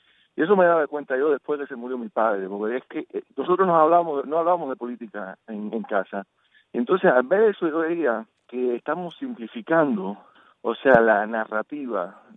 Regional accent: Miami, Florida, United States; lo que estábamos haciendo en Miami, que me crié en Miami

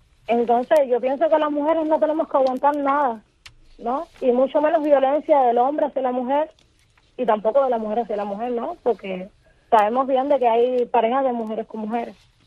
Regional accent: Havana, Cuba; yo soy de La Habana. Soy de aquí de Ciudad de La Habana. Ya sí, saben, ya del barrio Buenavista.

